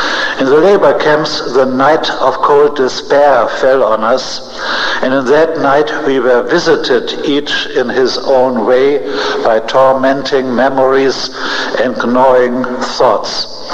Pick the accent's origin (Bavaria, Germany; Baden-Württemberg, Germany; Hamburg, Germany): Hamburg, Germany; English is a second language; 1948, 3 years after the war, with the age of 22, I was repatriated to my hometown Hamburg, which still lay in ruins.